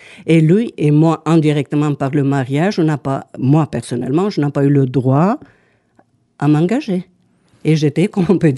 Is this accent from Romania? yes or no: yes; Bucharest, Romania; French is a second language; Bien sûr, je suis née à Bucarest, je vivais, j'ai fait tous mes études